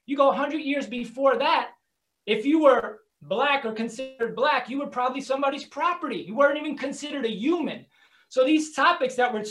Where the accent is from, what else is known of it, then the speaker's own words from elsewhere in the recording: Bronx, New York, United States; I growing up in the Bronx, I didn't really spend too much time in Harlem